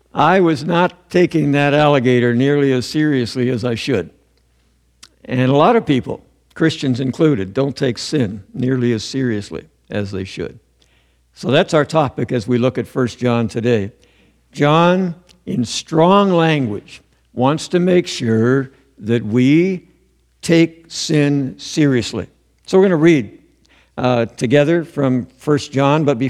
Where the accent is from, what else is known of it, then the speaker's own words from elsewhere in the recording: Toronto, Ontario, Canada; was from central Michigan, Lansing. I was from Toronto.